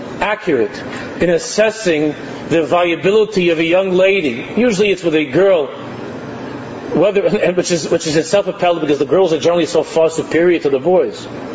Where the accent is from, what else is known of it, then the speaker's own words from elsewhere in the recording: Queens, New York, United States; again, I'm from out of town. I come from Queens.